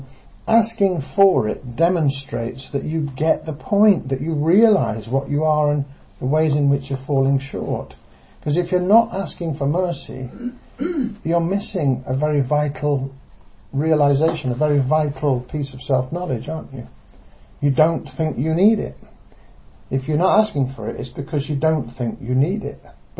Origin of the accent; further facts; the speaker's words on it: England, United Kingdom; perhaps in part because I come from Britain, United Kingdom, England, where we're all a bit buttoned up and we all tend to be a bit straight-laced.